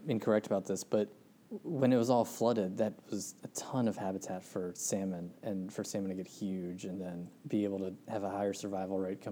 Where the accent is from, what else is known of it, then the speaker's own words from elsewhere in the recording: East Coast, United States; Because I'm from the East Coast.